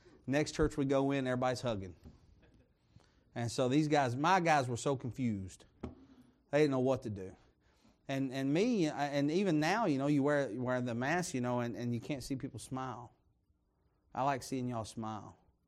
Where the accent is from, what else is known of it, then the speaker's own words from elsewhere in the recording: Kentucky, United States; That's where I'm from, though. I'm from Southeast Kentucky, and it's that's the kind of way that things are.